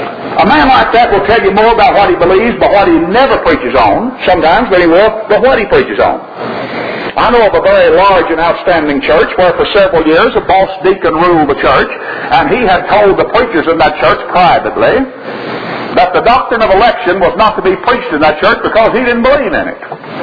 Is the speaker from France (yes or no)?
no; Texas, United States; in my home state of Texas, there are Mexicans by the thousands named Jesus.